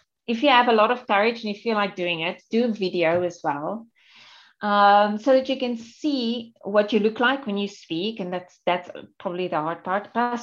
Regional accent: South Africa; And I was also coming from English speaking South Africa into countries like, for example, Thailand, Vietnam, Indonesia

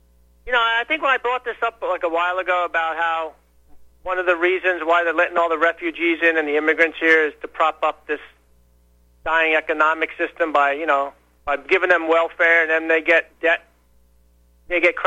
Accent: New Jersey, United States; because I'm from New Jersey

